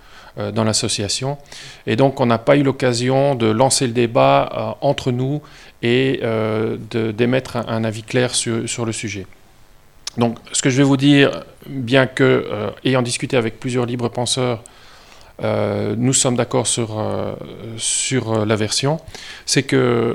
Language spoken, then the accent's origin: French; Valais, Switzerland; Je suis valaisan